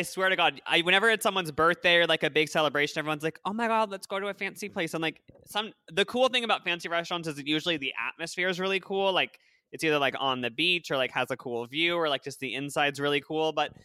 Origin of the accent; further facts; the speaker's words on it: Midwest, United States; I don't know if it's just because we grew up in the Midwest where chain restaurants are just like the regular thing